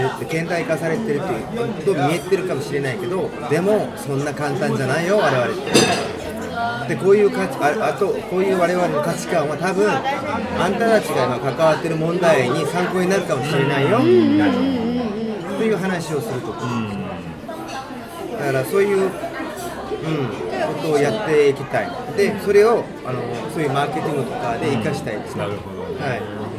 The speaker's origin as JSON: {"language": "Japanese", "country": "South Korea", "second_language": "Japanese", "lives_now": "Japan", "said": "で、あの韓国に戻ったんですけど、一応韓国人ですから"}